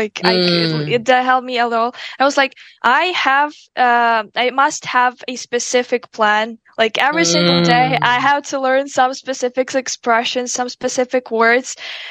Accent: Ukraine; no, I'm from Ukraine.

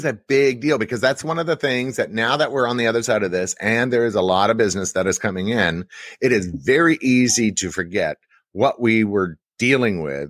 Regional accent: Texas, United States; first of all, I'm from Texas. So Texas is obviously a big part of my life.

